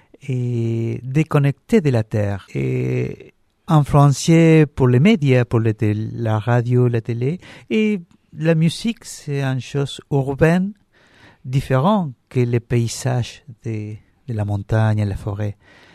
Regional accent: Buenos Aires, Argentina; born there; French is a second language; Oui, je suis né à Buenos Aires.

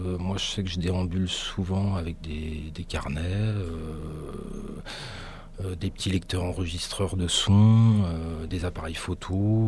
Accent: Brittany, France; je viens de Bretagne, un pays qui est un petit peu loin d'ici, en bord de mer.

